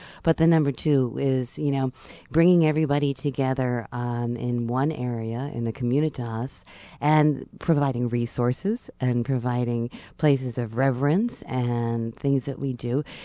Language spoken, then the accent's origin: English; Rhode Island, United States; But you know what? I'm from Rhode Island, and this song, I know that Buddy Cianci plays this song all the time.